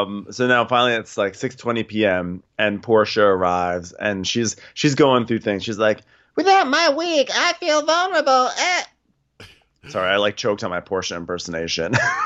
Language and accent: English; Canada; I'm Canadian